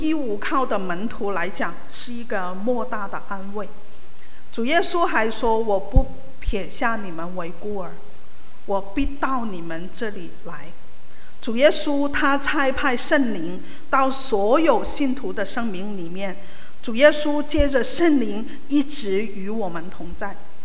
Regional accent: Macau; 我是从澳门来的，我们有很多活动的啊

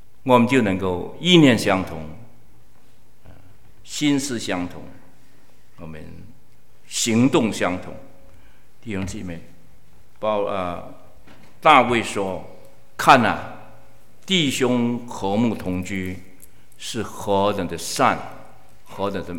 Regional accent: Guangdong, China; 我们是广东人，不晓得地理环境

